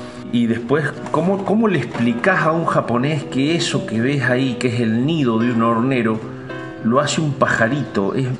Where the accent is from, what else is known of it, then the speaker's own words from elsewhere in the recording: San Andrés de Giles, Buenos Aires Province, Argentina; Yo soy de San Andrés de Giles, Los Pagos de Areco. Está a 22 kilómetros de San Antonio de Areco, pero pertenece a Los Pagos de Areco.